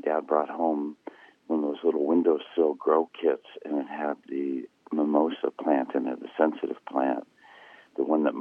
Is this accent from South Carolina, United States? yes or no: no; Davenport, Iowa, United States; now in Alaska, United States; It wasn't a farm situation, but we were definitely rural in Davenport, Iowa